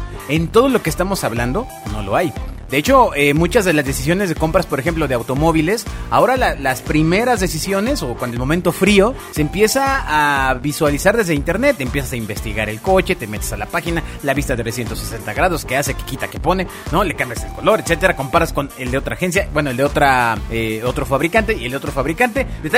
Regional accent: Mexico; si nosotros como mexicanos ya llegamos a este nivel de comparar los precios de esta forma

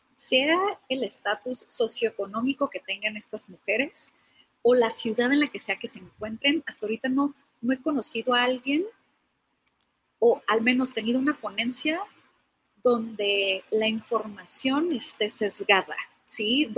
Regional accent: Tijuana, Baja California, Mexico; yo ahorita, por ejemplo, estoy en Denver, soy de Tijuana

